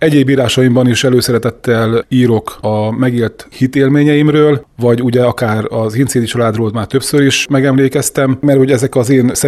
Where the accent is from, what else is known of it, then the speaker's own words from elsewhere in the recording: Vámosoroszi, Szabolcs-Szatmár-Bereg, Hungary; Ugye Vámosoroszból származom, biztos már tudják néhányan.